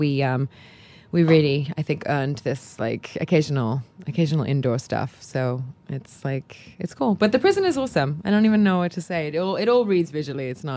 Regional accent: Cherry Hill, New Jersey, United States; accent: Cherry Hill and London; also born or lived in London; Everybody kind of assumes that I am Australian because my accent will kind of, I guess when you combine Cherry Hill and London, you get Australia.

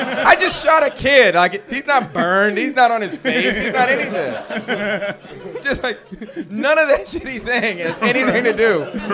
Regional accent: Washington, District of Columbia, United States; I'm from Washington D.C., and then there was a show there that was like completely sold out.

